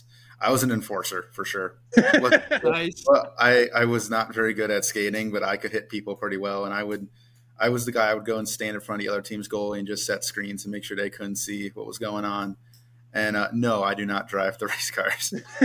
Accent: Clyde, Ohio, United States; I'm from Clyde, Ohio, a small town near Cedar Point.

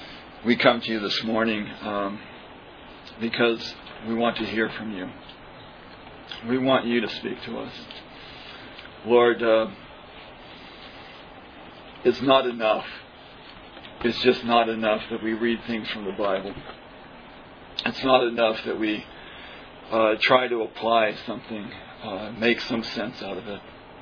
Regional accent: Richmond, Virginia, United States; I'm from Richmond, Virginia.

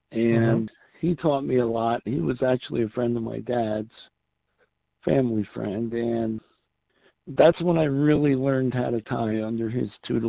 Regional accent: New Jersey, United States; Well, I grew up in New Jersey, not too far from the Musconetcong River

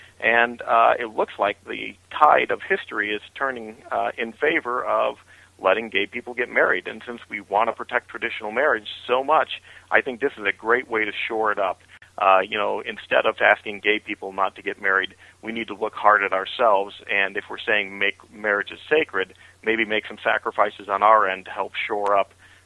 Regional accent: California, United States; You know, I really want to get this to succeed in California. It's my home state.

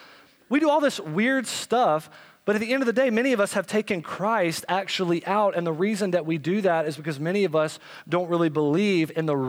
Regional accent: Florida, United States; we had come back from Florida. I'm from Florida

